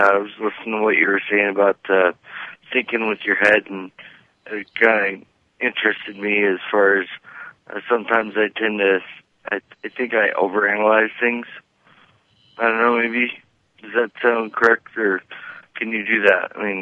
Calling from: Colorado, United States; Colorado.

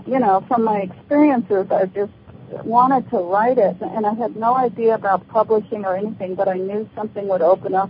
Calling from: Santa Cruz, California, United States; Santa Cruz. Really? California.

